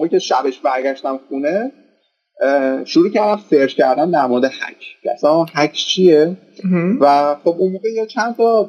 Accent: Shiraz, Fars, Iran; من 30 سالمه الان در حال حاضر و اهل شیراز هم هستم.

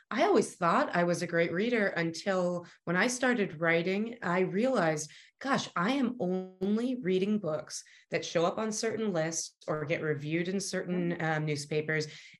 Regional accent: Los Angeles, California, United States; also born or lived in Washington, D.C.; Yeah, I've lived in Santa Cruz Mountains for 16 years. That's right. I grew up in Los Angeles, and then I went to college on the East Coast.

